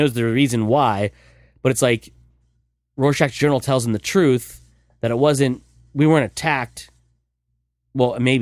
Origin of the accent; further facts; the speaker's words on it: United States; I should probably know this since I'm American and was born then.